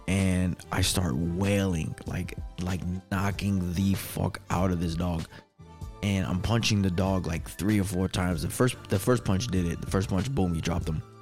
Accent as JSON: {"language": "English", "region": "New York", "country": "United States", "said": "I mushed the dog, you know, like I was from New York, you know, I'm from New York."}